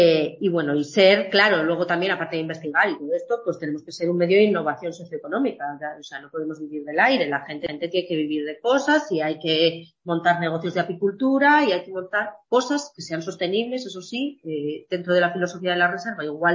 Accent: Vega de Espinareda, Castile and León, Spain; somos de Vega de Espinareda, somos de Candín, somos de Fornera, somos de donde seamos. Que no pasa nada por vivir en un pueblo

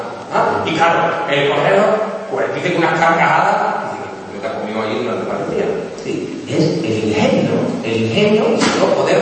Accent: Seville, Andalusia, Spain; Pues yo soy andaluz, soy nacido en Sevilla, soy andaluz y con orgullo soy andaluz

